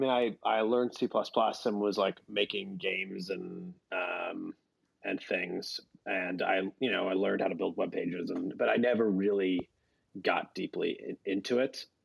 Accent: Providence, Rhode Island, United States; now in Cambridge, United States; I grew up in Rhode Island, in Providence, Rhode Island. Yeah.

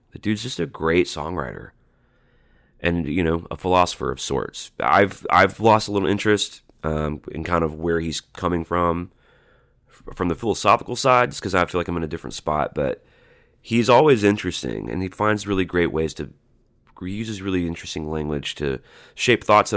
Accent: Alabama, United States; I grew up in Alabama, which is a nominally religious place, at least in lip service.

